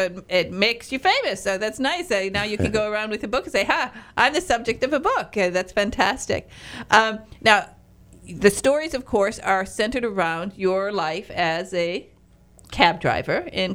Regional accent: Detroit, Michigan, United States; And having come from, been raised in Detroit, I'm actually from Northern Michigan, but I was raised in Detroit, of course, Motown.

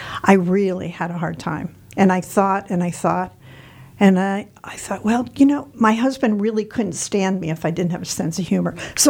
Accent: Colorado, United States; I'm a snowbird from Colorado.

